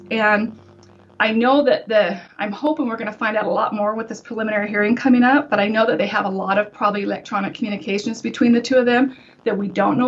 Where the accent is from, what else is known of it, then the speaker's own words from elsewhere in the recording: Utah, United States; I grew up in Utah. I am a member of the LDS Church.